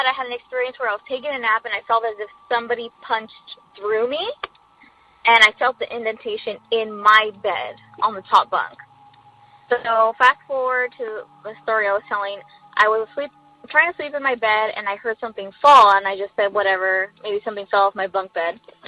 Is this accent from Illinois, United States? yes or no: no; California, United States; I'm from California.